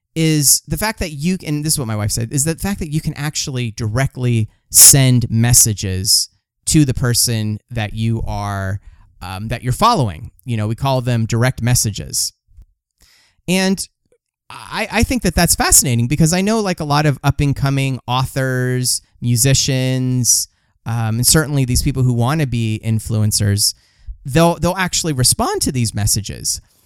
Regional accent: Los Angeles, California, United States; It reminds me of a story about, you know, I'm from Los Angeles.

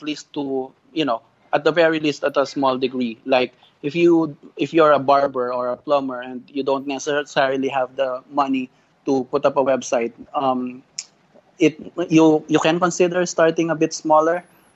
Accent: Philippines; And now, even in my hometown, which is outside of Metro Manila, the local service providers are getting into the action.

